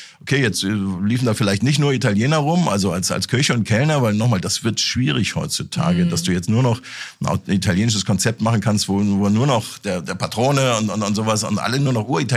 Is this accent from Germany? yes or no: yes; Hamburg, Germany; now in Marburg, Germany; Hamburg ist auch schön. Das ist ja meine alte Heimatstadt quasi.